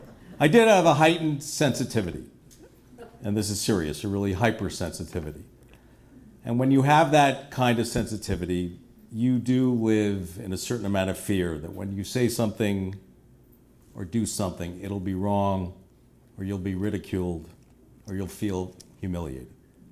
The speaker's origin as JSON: {"language": "English", "town": "New York City", "region": "New York", "country": "United States", "tie": "born or raised there", "said": "I grew up in New York City in the 1960s, and if there was ever a place that lent itself to observation, it was New York."}